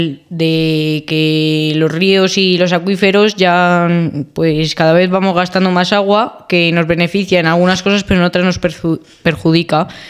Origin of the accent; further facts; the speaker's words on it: Prádena, Castile and León, Spain; también de primero de la ESO, de la misma clase, y soy de aquí de Pradena.